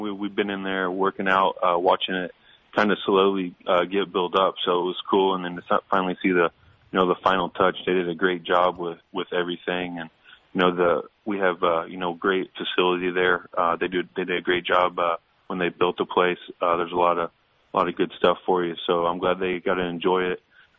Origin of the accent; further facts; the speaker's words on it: Indianapolis, Indiana, United States; now in St. Louis, United States; Growing up in Indianapolis, we had a minor league team, but it wasn't a big deal.